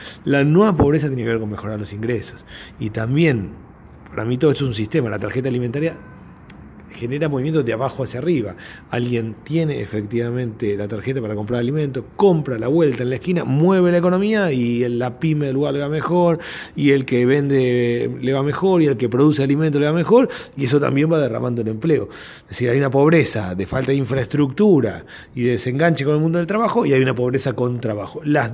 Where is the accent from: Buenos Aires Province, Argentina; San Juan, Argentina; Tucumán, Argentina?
Buenos Aires Province, Argentina; Castelar; born there; Y nací en Castelar. Y misionaba en los que yo entendía que eran los barrios pobres, que eran los barrios pobres de Castelar. Yo vengo a ser alguien como de clase media-baja